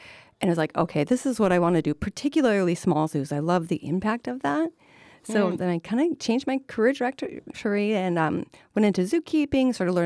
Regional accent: North Dakota, United States; No, I'm from North Dakota.

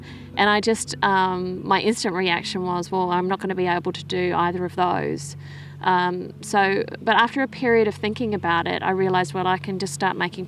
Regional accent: New Zealand; now in Australia; I'm originally from New Zealand, but I live in Australia now. And I'm an artist.

